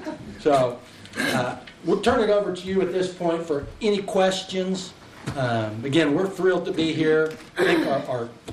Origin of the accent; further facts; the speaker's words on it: Kansas, United States; I grew up in Kansas. I went to the University of Kansas.